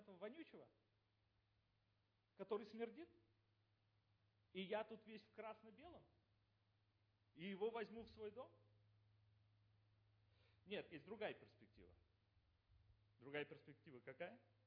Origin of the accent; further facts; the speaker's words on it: Germany; Вот в Европе, поскольку мы из Германии сами, я в Германии раз в году